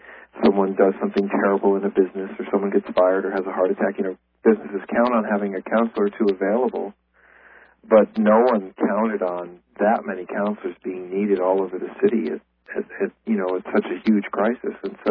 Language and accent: English; New York City, New York, United States; I'm a New Yorker. I mean, I was born and bred in New York, and so I feel a great affinity with New York City